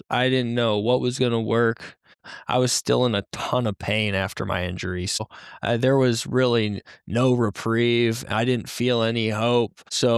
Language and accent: English; Michigan, United States; now in Denver, United States; And Denver, growing up in Michigan, you don't really get sun in the winter.